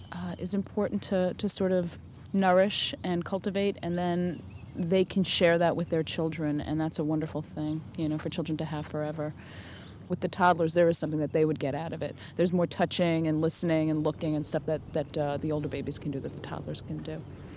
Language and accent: English; Brooklyn, New York, United States; I grew up in Brooklyn, and we had like a little lot behind our building